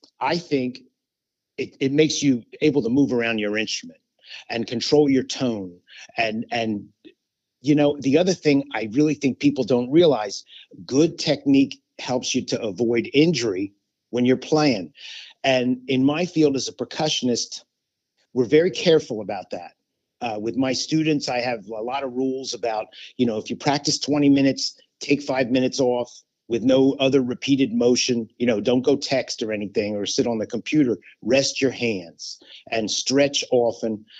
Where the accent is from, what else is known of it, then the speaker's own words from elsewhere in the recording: Vineland, New Jersey, United States; also born or lived in Philadelphia; And so I was born in Philadelphia and born and raised, in Vineland, which is Cumberland County.